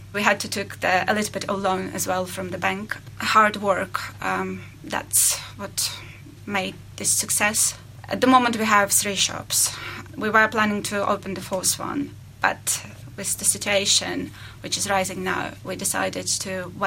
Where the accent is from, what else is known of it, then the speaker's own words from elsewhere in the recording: Ukraine; English is a second language; moved away as an adult; now in United Kingdom; I'm originally came from Ukraine. I came to this country first time when I was 19 years old.